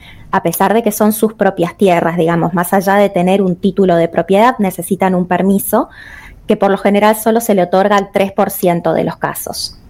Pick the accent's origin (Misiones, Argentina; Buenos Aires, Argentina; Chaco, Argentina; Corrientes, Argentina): Corrientes, Argentina; Monte Caseros; empecé a viajar y a tener experiencias en otras ciudades fuera de mi ciudad natal, Montecaseros